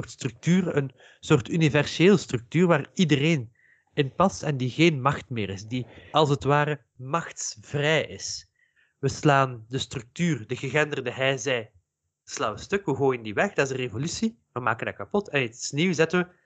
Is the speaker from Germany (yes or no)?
no; Flanders, Belgium; maar wij identificeren ons allemaal als Vlaming.